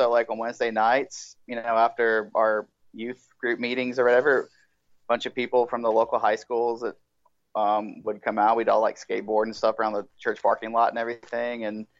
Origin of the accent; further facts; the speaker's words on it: Virginia, United States; also born or lived in North Carolina; even though I was growing up in Virginia, like the town I grew up in is like right on the border, and so the church I grew up in was when we still started going when I lived in North Carolina, and we just moved across the border in Virginia.